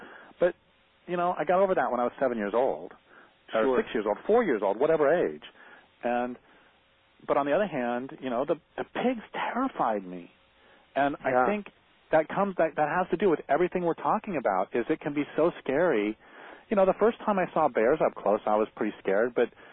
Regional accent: Colorado, United States; You know, I grew up in Colorado. I saw coyotes all the time, and I was very comfortable with them.

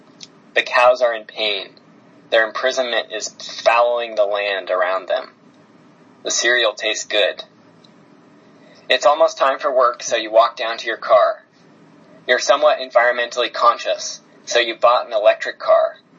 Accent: Seattle, Washington, United States; You know, I grew up in Seattle, which is, you know, this sort of wealthy, imperial city

